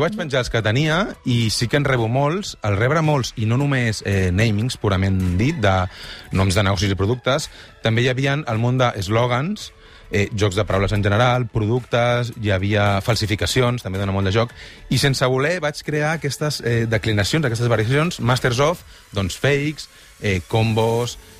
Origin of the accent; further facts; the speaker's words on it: Viladecans, Catalonia, Spain; quan anava per Viladecans, jo soc de Viladecans, per Barcelona